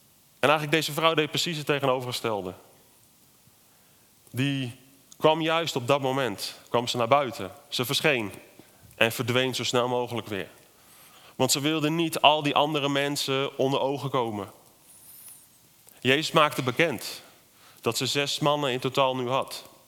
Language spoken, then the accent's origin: Dutch; Netherlands; En wij vinden dat als Nederlanders denk ik heel lekker.